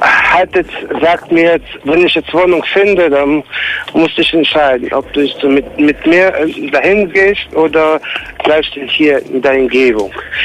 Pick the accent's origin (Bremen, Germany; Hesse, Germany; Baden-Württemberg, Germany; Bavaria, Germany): Hesse, Germany; Ich komme aus der Nähe Frankfurt am Main.